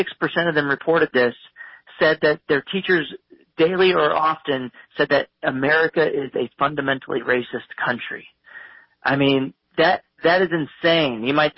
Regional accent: Texas, United States; And school choice is also important in states where they ban CRT, and like my home state of Texas

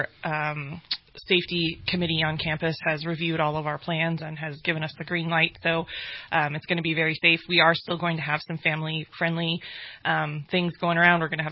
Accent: California, United States; So I was raised in the Central Valley in California, and I went to Chico State

